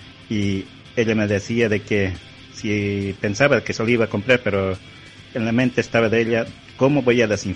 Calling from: Florencio Varela, Buenos Aires Province, Argentina; desde Florencio Varela, Buenos Aires, Argentina.

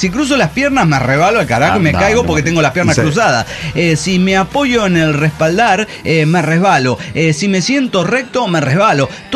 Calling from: Guadalajara, Jalisco, Mexico; de Guadalajara, Jalisco, México.

